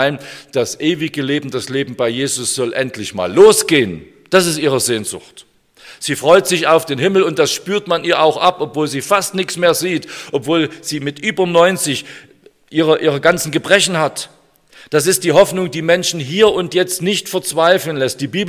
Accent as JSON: {"language": "German", "region": "Saxony", "country": "Germany", "said": "Ich als Sachse hatte aber nur eine schlapprige OP-Maske unter der Nase baumeln."}